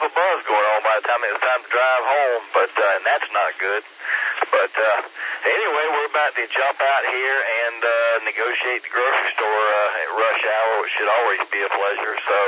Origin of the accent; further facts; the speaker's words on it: Greenville, South Carolina, United States; also born or lived in Charleston; I grew up in Greenville, but lived in Charleston down on the coast there for about 20 years, and that place is known as a party location